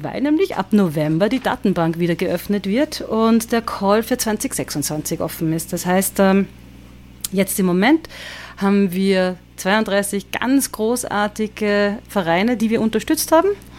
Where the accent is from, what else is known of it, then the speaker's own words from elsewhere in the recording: Salzburg, Austria; Und habe wirklich in Salzburg damals, bin ja Salzburgerin, einen Gospelchor gegründet.